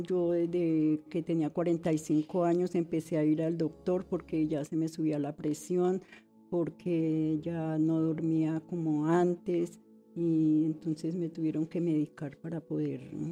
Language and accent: Spanish; Bogotá, Colombia; born there; Tengo 73 años, nací en 1951, el 6 de diciembre, nací en Chapinero.